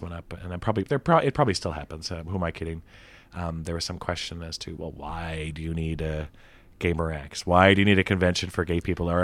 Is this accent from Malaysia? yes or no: no; Canada; but then I'm from Canada, so it doesn't come up that often.